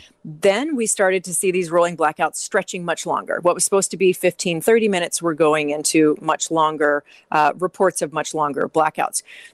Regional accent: Texas, United States; Yeah, well, you know, this is my home state.

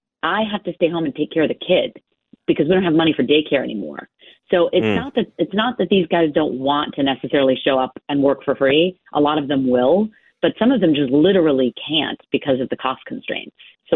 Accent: Los Angeles, California, United States; I'm from Los Angeles. A lot of people who had private jets, for example, would fly out of Van Nuys.

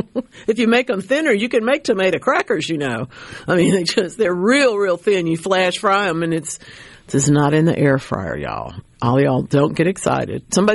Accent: Louisiana, United States; there are parts that are in the very, very far south of my home state of Louisiana where the roads are not there anymore.

